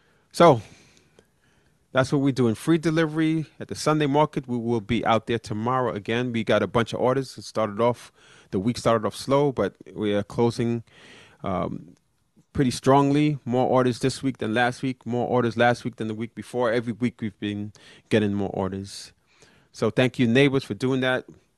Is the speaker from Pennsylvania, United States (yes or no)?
no; Brooklyn, New York, United States; from a couple of activists from my hometown in Brooklyn